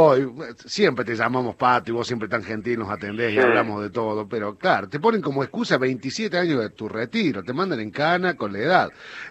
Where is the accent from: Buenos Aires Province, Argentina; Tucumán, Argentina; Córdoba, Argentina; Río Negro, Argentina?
Córdoba, Argentina; Santa Eufemia; yo soy de Santa Eufemia, en el interior de la provincia de Córdoba.